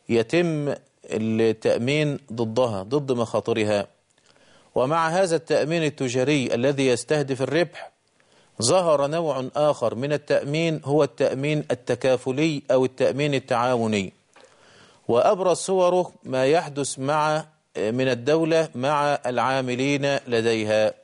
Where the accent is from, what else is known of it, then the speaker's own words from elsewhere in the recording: Egypt; عندنا في مصر